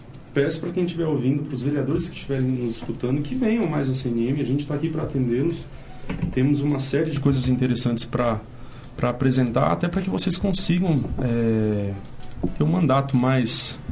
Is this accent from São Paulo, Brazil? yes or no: no; Conselheiro Lafaiete, Minas Gerais, Brazil; born there; eu nasci em Conselheiro Lafaiete, que é ali pertinho